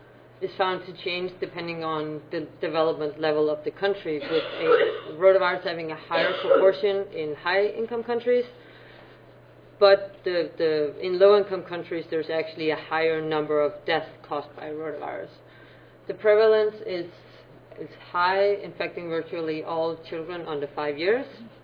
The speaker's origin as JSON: {"language": "English", "country": "Denmark", "moved": "as an adult", "lives_now": "United States", "said": "So I am from Denmark. I completed a master's in molecular biology before moving to the U.S. working as a research assistant."}